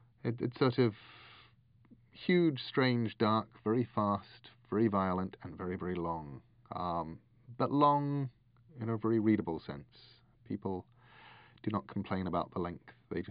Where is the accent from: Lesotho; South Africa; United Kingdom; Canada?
United Kingdom; London; moved away as an adult; now in United States; just-turned-40 English author who's been living in America for 8 years. I grew up in England, south of London and in London.